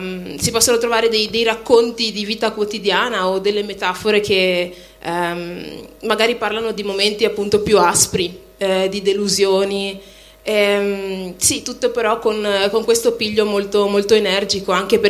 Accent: Padua, Veneto, Italy; born there; Allora, io sono di origini nigeriane, i miei genitori sono nigeriani, anche se sono nata qua a Padova, insomma.

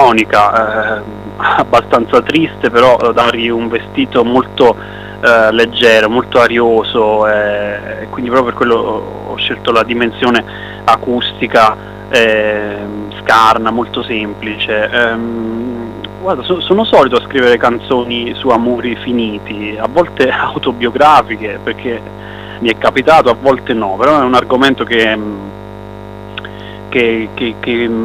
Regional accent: Campania, Italy; visto che io vengo da un piccolo paese di periferia

